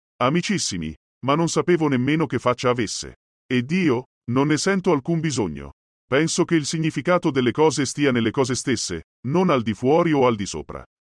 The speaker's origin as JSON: {"language": "Italian", "town": "Sesto San Giovanni", "region": "Lombardy", "country": "Italy", "said": "Io poi sono di Sesto San Giovanni"}